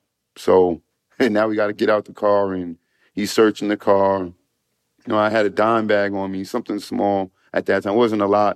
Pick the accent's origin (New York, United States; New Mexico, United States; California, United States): New York, United States; The state is doing great. I'm so proud to say I'm from New York.